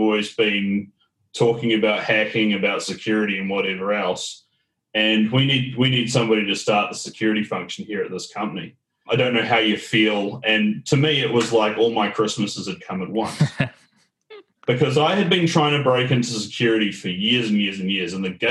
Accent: Auckland, New Zealand; moved away as an adult; now in Melbourne, Australia; I moved over to Melbourne last year. I'm still a trainee Australian, as it is. So majority of my time was, born and bred in Auckland, New Zealand.

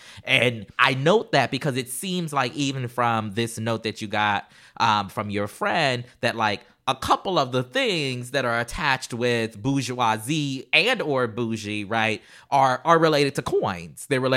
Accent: Charleston, United States; because we were her kids, and so therefore we grew up outside of Charleston as well, we also were called bougie in the family as well.

